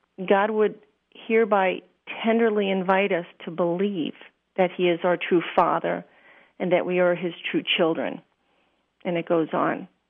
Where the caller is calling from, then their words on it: Albany, New York, United States; I'm calling from Albany, New York.